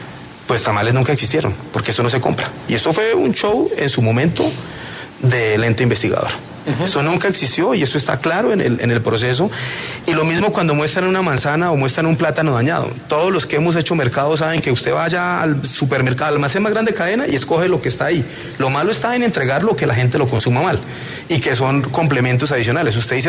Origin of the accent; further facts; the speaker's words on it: Santander, Colombia; Yo soy el más interesado como exgobernador y como santandereano en que brille la verdad y la justicia.